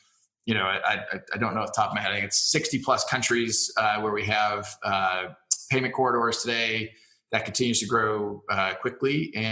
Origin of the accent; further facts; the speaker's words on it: Kansas, United States; when I say I grew up in Kansas, as you and I have discussed once or twice, and when I tell my friends back home